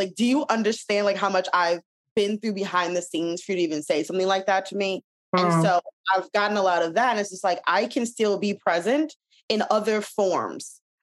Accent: Detroit, Michigan, United States; And so it was a very interesting childhood growing up in Detroit.

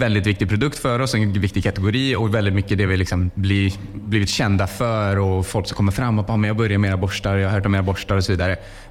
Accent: Trollhättan, Västra Götaland County, Sweden; Vi är från Trollhättan från början, så det är ju bara en 40 minuters tågresa hit.

